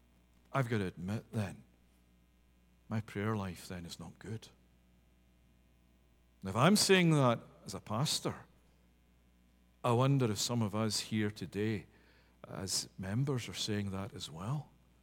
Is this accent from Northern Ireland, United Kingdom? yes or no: no; Glasgow, Scotland, United Kingdom; accent: Glasgow; you don't hear the Glasgow accent, you don't hear the fact that I'm originally from Scotland